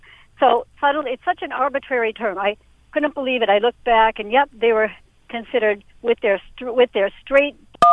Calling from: Massachusetts, United States; I'm calling from Massachusetts.

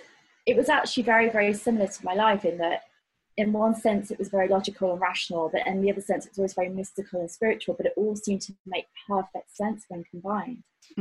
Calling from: London, United Kingdom; I'm joining you from Hackney in London, in the east part of London.

